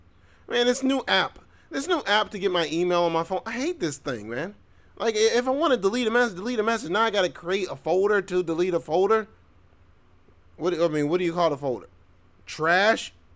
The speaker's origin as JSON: {"language": "English", "town": "Tampa Bay", "region": "Florida", "country": "United States", "tie": "born or raised there", "said": "I can count on one hand how many times I swam in the ocean, and I grew up in Tampa Bay."}